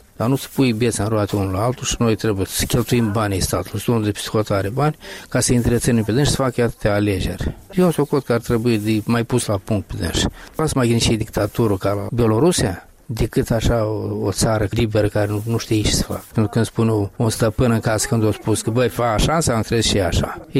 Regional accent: Moldova; De unde suntem noi români dacă România va apărut mai târziu decât Moldova?

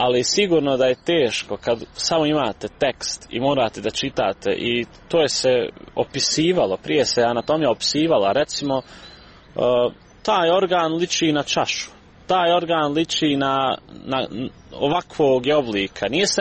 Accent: Srebrenica, Republika Srpska, Bosnia & Herzegovina; Gdje god da živim i radim, ja sam u duši iz Srebrenice. I rođen sam tu.

